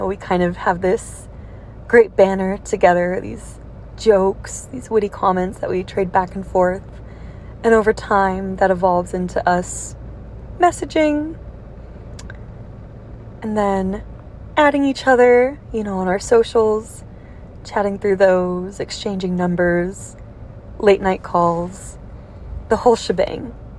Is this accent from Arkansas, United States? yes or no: no; Chicago, Illinois, United States; now in California, United States; You know, I'm actually originally from Chicago too. I wonder if any of you can hear it in my voice. I don't think I have an accent anymore, but a lot of people in California seem to pick up on it